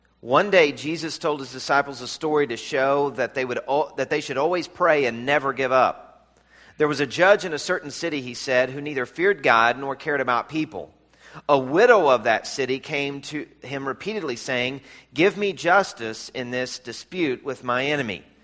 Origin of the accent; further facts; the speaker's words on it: the South, United States; This is in the South when I was growing up in the South.